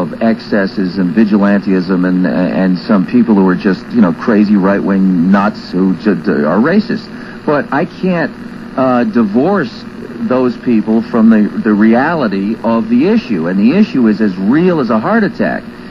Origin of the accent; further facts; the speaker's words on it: New York, United States; When I was a kid growing up in New York and Long Island, Suffolk County was still very suburban, very rural.